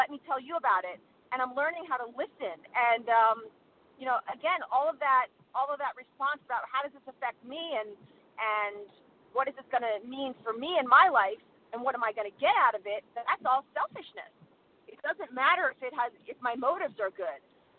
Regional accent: New Jersey, United States; I'm actually from South Jersey on a road trip to see my college boy in Pittsburgh.

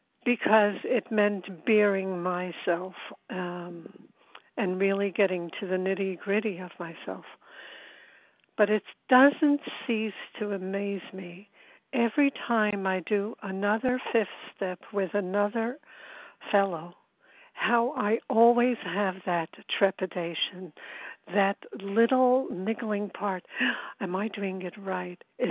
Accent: Brooklyn, New York, United States; I'm from Brooklyn, recovered, and extremely grateful to be on this line.

